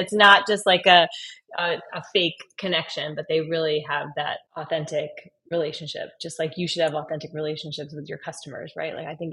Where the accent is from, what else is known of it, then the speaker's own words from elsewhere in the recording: San Diego, California, United States; a girlfriend of mine that I used to do ballet with growing up in San Diego helped us in the beginning